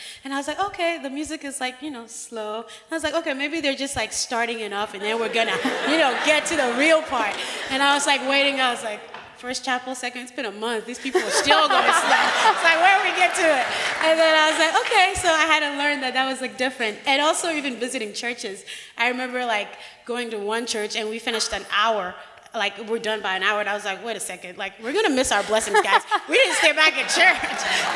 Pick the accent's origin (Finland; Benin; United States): Benin; also born or lived in Niger; I'm from Benin, but I also kind of grew up, I spent 6 years in Niger